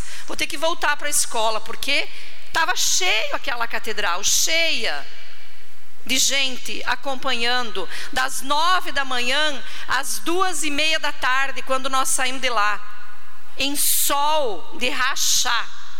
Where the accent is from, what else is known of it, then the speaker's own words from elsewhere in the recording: Chapecó, Santa Catarina, Brazil; born there; Eu nasci em Chapecó. Para aí. 47 anos de vida.